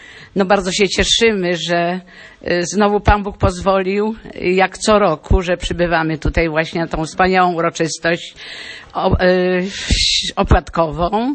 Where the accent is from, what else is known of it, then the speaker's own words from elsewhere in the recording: Bolechowice, Lesser Poland, Poland; z Bolechowic koło Krakowa. To jest parafia świętych apostołów Piotra i Pawła i Matki Bożej Różańcowej.